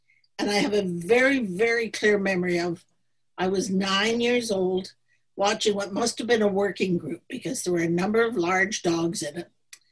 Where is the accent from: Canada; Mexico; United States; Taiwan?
Canada; Toronto, Ontario; We always had a dog, but we lived in Toronto. I grew up in Cabbage Town.